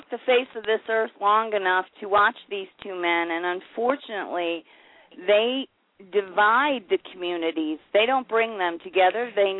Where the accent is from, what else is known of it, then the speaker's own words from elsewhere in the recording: United States; I am an American.